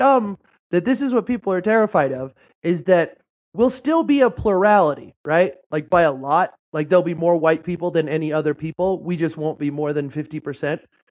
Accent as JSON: {"language": "English", "town": "Fresno", "region": "California", "country": "United States", "said": "Like, I'm from Fresno, which is not much of a city, but, you know, it's majority Hispanic."}